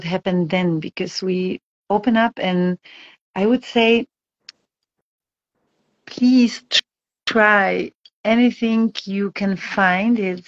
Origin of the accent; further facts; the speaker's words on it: Poland; English is a second language; I'm from Poland, so I know what I'm talking about.